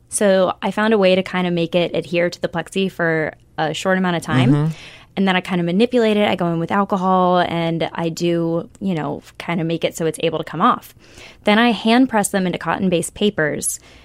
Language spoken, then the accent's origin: English; Florida, United States; Like I'm from Florida, like on the beaches, every cafe, every single one is like a sunset on the beach.